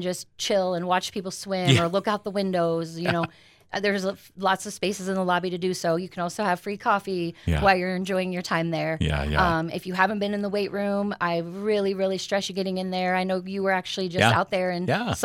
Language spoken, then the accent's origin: English; Galesburg, Illinois, United States; I am. I am born and raised in Galesburg.